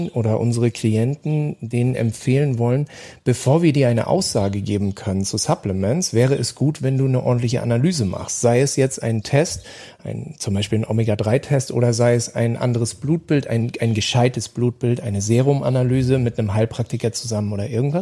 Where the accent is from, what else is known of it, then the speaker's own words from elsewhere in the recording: Rostock, Mecklenburg-Vorpommern, Germany; born there; aber ich lebe ja am Bodensee und ich bin in Rostock geboren und wir beide sind zusammen zur Schule gegangen